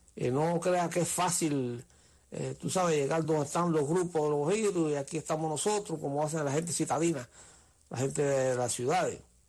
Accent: Las Villas, Cuba; los de Las Villas, de la provincia donde soy yo

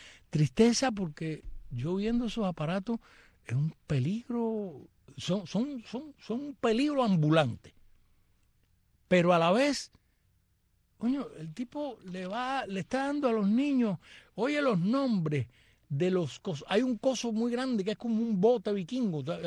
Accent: Camagüey, Cuba; Yo soy de Camagüey, a propósito de Camagüey.

